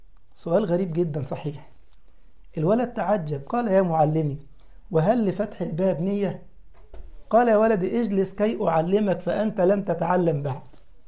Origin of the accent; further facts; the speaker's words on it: Egypt; أنا من مصر